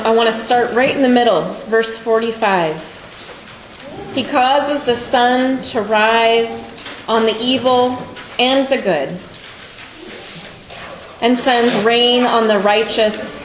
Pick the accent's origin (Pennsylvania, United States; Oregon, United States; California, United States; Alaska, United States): California, United States; also born or lived in Kansas; I grew up in California and went through some droughts, so I did learn to appreciate rain.